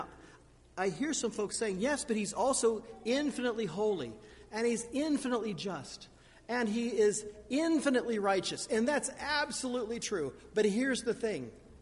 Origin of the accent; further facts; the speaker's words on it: Indiana, United States; I'm a farmer from Indiana.